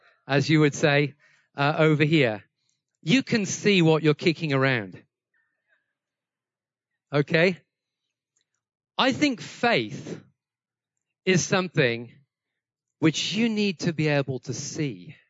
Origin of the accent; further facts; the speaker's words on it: United Kingdom; And of course, you know, I'm a Brit.